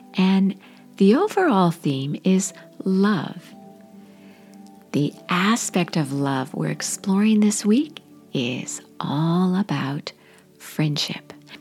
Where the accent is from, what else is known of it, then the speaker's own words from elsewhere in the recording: Washington, United States; now in Florida, United States; I live in Florida, but I'm from Washington State, and most of my family is still there.